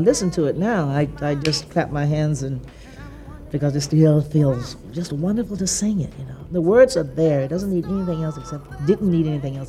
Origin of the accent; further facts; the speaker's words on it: the South, United States; I said to Roger, I'm from the South, we have mud on our feet.